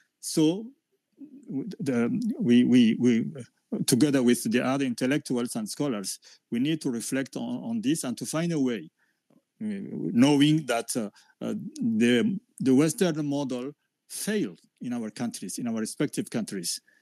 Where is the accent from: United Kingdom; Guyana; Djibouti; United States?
Djibouti; I'm from Djibouti.